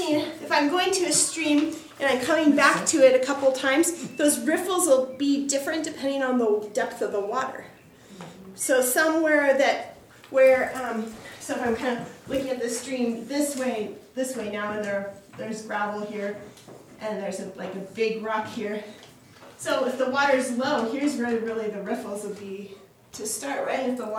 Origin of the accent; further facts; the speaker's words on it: Santa Cruz, California, United States; I'm from Santa Cruz, California.